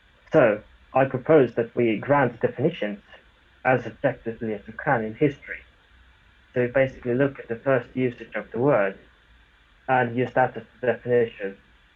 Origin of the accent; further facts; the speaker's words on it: Sweden; English is a second language; Yeah, I'm from Sweden.